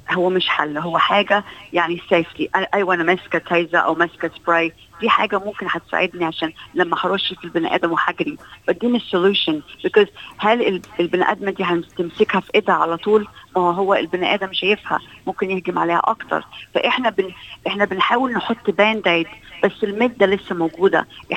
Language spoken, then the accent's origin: Arabic; Egypt; احنا كجاليه مصريه وعربيه يؤسفني اقول وبشوفها كتير